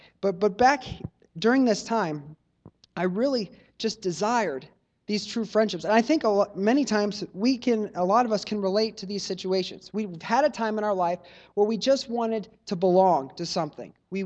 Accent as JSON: {"language": "English", "region": "Missouri", "country": "United States", "tie": "born or raised there", "also_born_or_lived": "Boston, United States / Houston, United States", "said": "I was born in Boston. I lived there till I was about 9 or 10 years old. Then in third grade, we moved to Houston, Texas, and I was there till fifth grade. And about the middle of my fifth grade year, we moved to Missouri"}